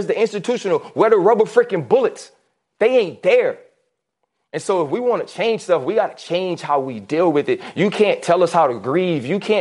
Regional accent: New Orleans, Louisiana, United States; born there; This is my freaking country. I was born in Algiers, New Orleans, Louisiana, the USA.

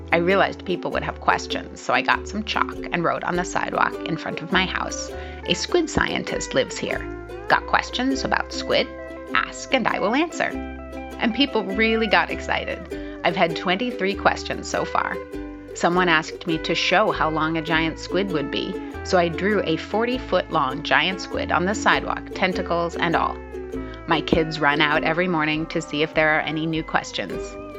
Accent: San Jose, California, United States; from San Jose.

